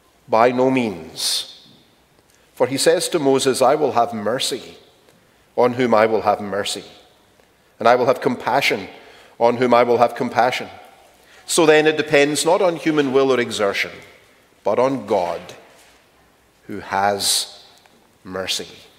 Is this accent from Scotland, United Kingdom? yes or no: yes; Glasgow, Scotland, United Kingdom; the poor in my hometown of Glasgow.